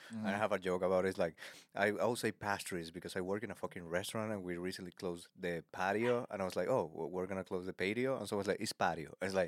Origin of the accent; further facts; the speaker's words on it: Chicago, Illinois, United States; I come from Chicago.